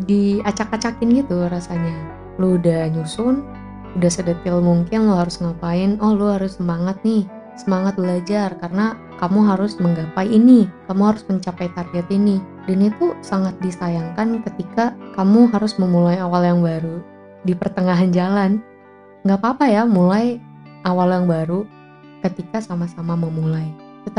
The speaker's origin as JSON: {"language": "Indonesian", "town": "Nias", "region": "North Sumatra", "country": "Indonesia", "lives_now": "Bali, Indonesia", "said": "jadi sebenarnya gue ini masih kelas 3 SMK di Bali. Sebelumnya aku dari Nias, Sumatera Utara."}